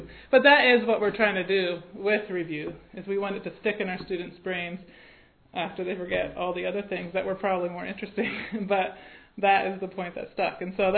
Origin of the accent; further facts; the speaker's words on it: Ephrata, Pennsylvania, United States; I am from Ephrata, Pennsylvania.